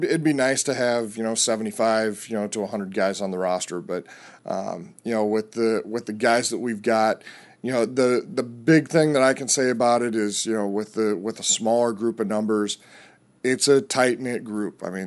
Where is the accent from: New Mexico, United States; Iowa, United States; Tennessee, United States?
Iowa, United States; Well, I'm from Northwest Iowa originally. I'm a farm kid, grew up on a farm.